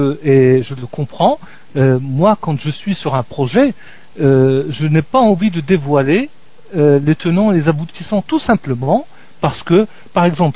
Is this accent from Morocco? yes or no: yes; Casablanca, Morocco; born there; Tu sais que moi, je suis né à Casablanca. Je suis né au Maroc.